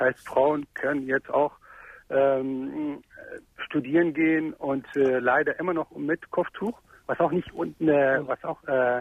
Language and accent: German; Afghanistan; Ich komme ursprünglich aus Afghanistan.